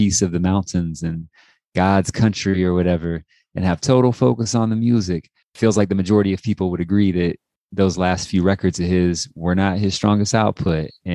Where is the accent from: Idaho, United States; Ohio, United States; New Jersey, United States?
Ohio, United States; Dayton; also born or lived in Columbus / Cincinnati; And then I grew up in Dayton, Trotwood, Ohio. So in some form or fashion, Ohio has just like informed all of me